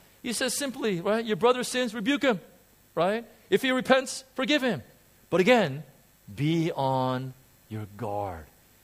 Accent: United States; now in Hong Kong; So I know we live in Hong Kong, but we wash our cars. Because I'm American, I'm so used to washing cars

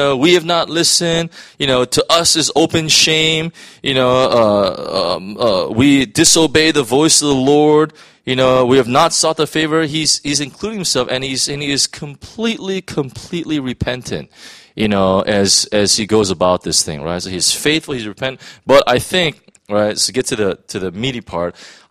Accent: United States; You know, I'm American, and so we just had midterm elections, right?

